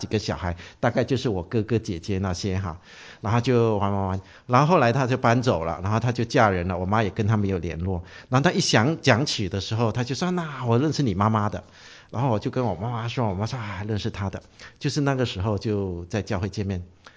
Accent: Brunei; 因为我不会广东话的，那时候我只是讲普通话，然后他们就说啊，你是哪里来啊？我说我文莱来的。

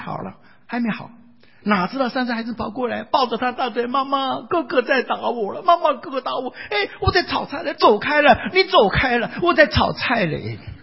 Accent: Taiwan; 我是台湾人，难免会喜欢讲一些台语哈

